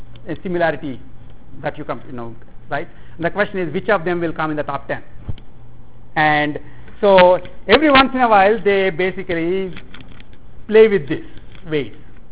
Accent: India; because I'm from India

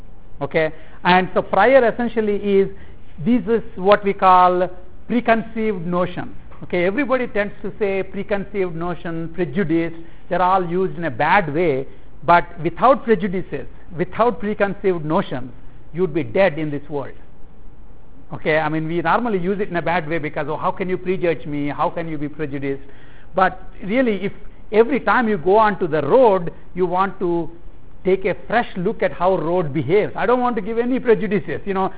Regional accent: India; So for example, I came from India

